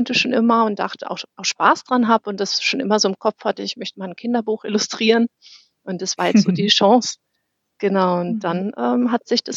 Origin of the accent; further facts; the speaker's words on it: Flensburg, Schleswig-Holstein, Germany; born there; now in Bad Wildbad, Germany; weil ich komme ja gebürtig aus Flensburg. Ich bin quasi zugezogen nach Bad Wildbad